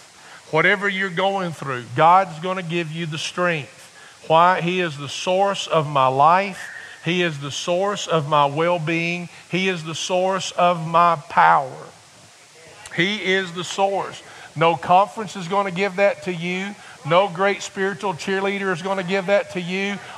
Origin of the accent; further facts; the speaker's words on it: Camelsville, United States; because I'm from Camelsville in Greensburg area, and I knew her parents.